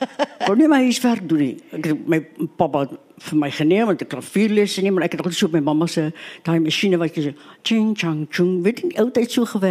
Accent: Cape Town, Western Cape, South Africa; Dit is vreselik, ek kom van die Kaap af.

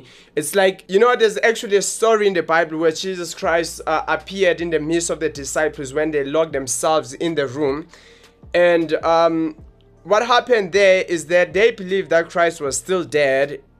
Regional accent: Johannesburg, Gauteng, South Africa; From South Hills, Johannesburg. That's yeah. Where we're from. We are the guys from Johannesburg, South Africa.

